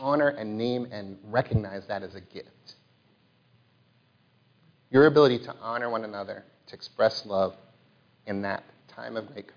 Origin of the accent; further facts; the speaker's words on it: Pennsylvania, United States; We're both from Western Pennsylvania.